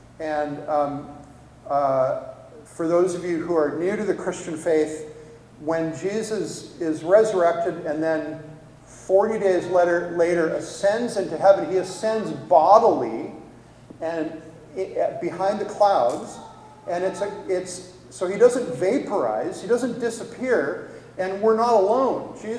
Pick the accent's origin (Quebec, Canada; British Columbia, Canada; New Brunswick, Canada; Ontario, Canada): British Columbia, Canada; Richmond; My wife Penny is here. We're from Richmond, British Columbia, just on the other side of the water.